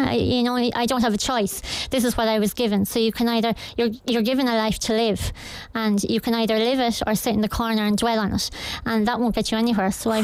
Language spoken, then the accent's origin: English; Kilkenny, Leinster, Ireland; born there; Doctor, I was born in Kilkenny.